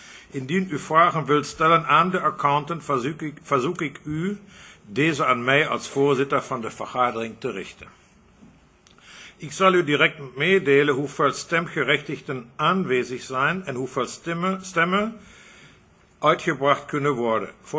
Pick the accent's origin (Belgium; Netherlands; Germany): Germany; Dutch is a second language; Ik zal die vergadering proberen te leiden in het Nederlands. Ik ben Duitser, dat is klaar.